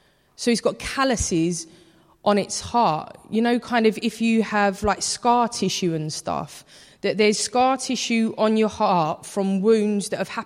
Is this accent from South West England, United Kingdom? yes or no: no; London, United Kingdom; I'm from East London, of course I'm cynical.